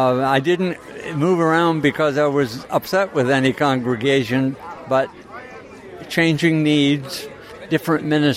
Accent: Maine, United States; now in Independence, United States; Originally from Maine, but live now in Independence, and I attend Stone Church.

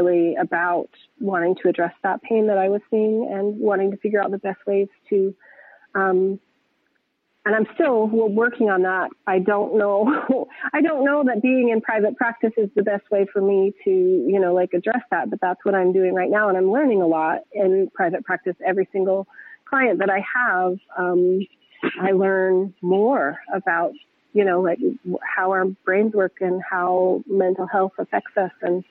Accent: Utah, United States; I grew up in Utah, as one might expect, and had a pretty traditional mainstream LDS Mormon upbringing.

